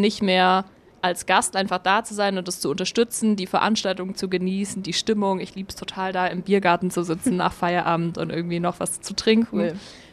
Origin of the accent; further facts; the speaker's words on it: Ulm, Baden-Württemberg, Germany; Ich bin tatsächlich in Ulm aufgewachsen.